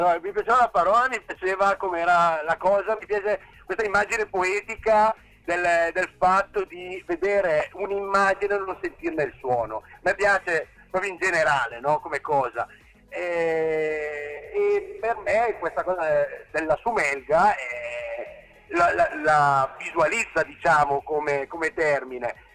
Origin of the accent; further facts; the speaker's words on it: Lombardy, Italy; Sumelga è un termine dialettale utilizzato più nelle mie zone, io sono del Lago di Iseo